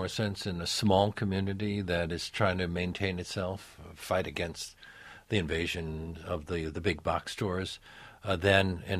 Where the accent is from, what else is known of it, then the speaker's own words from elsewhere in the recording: Brooklyn, New York, United States; people from other parts of the city are annoyed when they even hear that I'm from Brooklyn